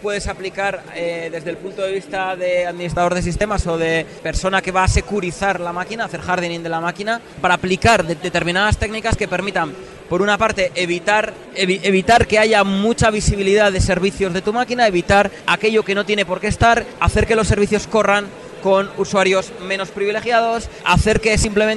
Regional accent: Logroño, La Rioja, Spain; now in Madrid, Spain; Bueno, vivo en Madrid, pero soy del norte de España, una ciudad pequeña que se llama Logroño

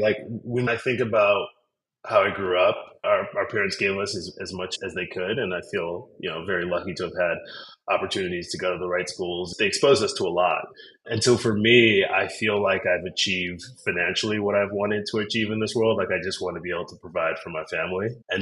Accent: Chicago, Illinois, United States; I grew up in Homewood, Flossmoor. So I grew up in Chicago.

